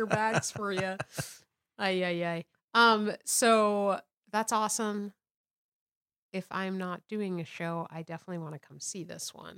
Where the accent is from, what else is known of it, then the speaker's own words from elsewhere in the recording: New York, United States; now in Montana, United States; Well, I mean, I'm not only from New York.